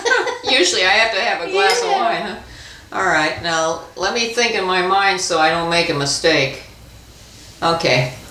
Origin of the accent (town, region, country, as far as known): the South, United States